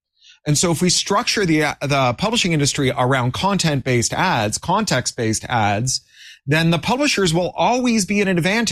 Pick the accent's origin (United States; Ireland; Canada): Canada; Toronto, Ontario; I grew up in Toronto